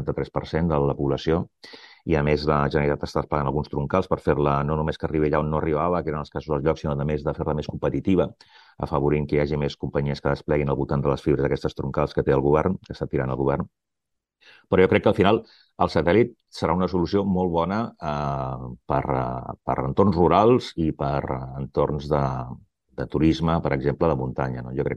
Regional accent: Catalonia, Spain; I com a catalans no ens hauríem de deixar perdre aquesta oportunitat.

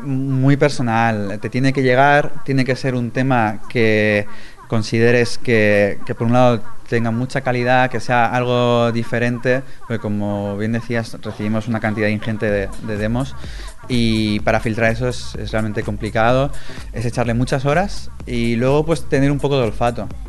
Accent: Badalona, Catalonia, Spain; yo soy de Badalona, no estamos ni en Berlín, ni estamos en Londres

